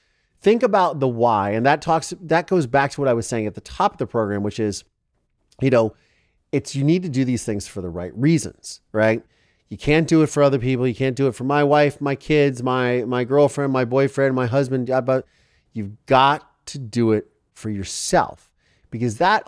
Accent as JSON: {"language": "English", "country": "Ireland", "said": "I'm Irish and I can say that they always call it the Irish goodbye"}